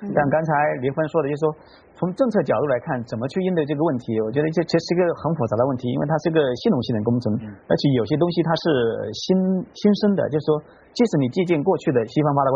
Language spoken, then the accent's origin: Chinese; Changsha, Hunan, China; 像我的家乡那个湖南省这个长沙市